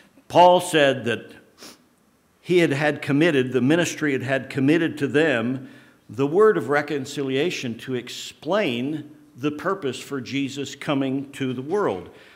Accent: United States; I had the privilege as a young person of growing up near Washington, D.C.

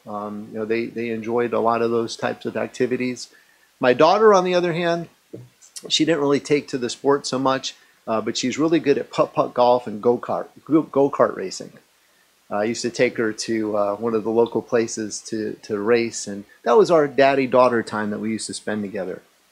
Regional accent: Passaic, New Jersey, United States; born there; I was born in Passaic, New Jersey in 1968. And my parents lived in an apartment right above my grandparents

